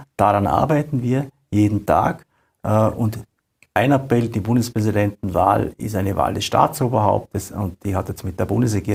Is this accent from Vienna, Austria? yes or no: no; Vorarlberg, Austria; Ich komme aus Vorarlberg, wo das auch sozusagen praktiziert wird.